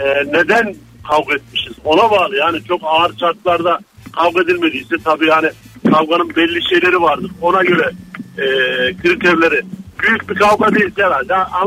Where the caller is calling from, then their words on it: Ankara, Turkey; ben Ankara'dan.